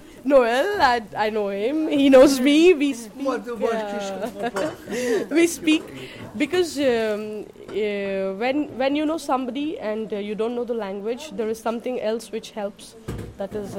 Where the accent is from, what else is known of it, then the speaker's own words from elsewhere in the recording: Hyderabad, Telangana, India; English is a second language; now in Vadodara, India; I belong to south part of India called city Hyderabad.